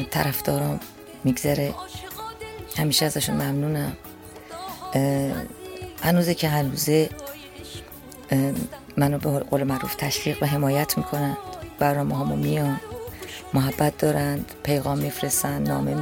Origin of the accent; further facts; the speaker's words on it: Tehran, Tehran Province, Iran; بنده اهل تهران هستم.